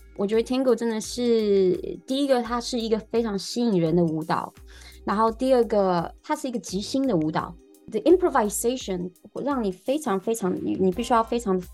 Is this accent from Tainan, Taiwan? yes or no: no; Taipei, Taiwan; moved away as an adult; now in New York, United States; 我是台北人，然后大概是2013年的时候搬来纽约